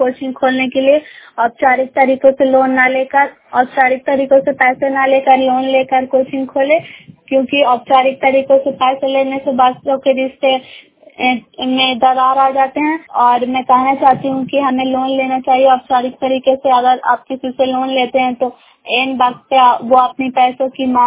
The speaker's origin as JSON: {"language": "Hindi", "town": "Bairiganj", "region": "Bihar", "country": "India", "said": "ग्राम बैरीगंज post मकवाता जय नालंदा की निवासी हूँ।"}